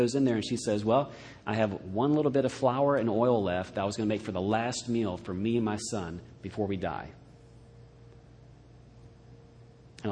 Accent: Atlanta, Georgia, United States; but I like him as an example here because I grew up in Atlanta.

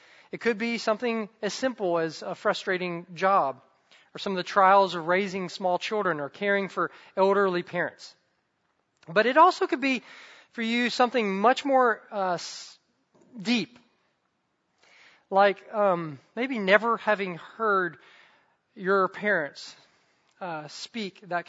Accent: the South, United States; I grew up in the South.

